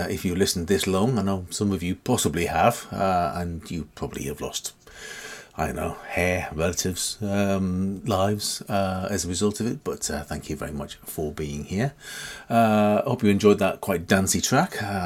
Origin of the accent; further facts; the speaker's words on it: Newcastle upon Tyne, North East England, United Kingdom; And they were from my hometown, actually, from Newcastle upon Tyne, so very good.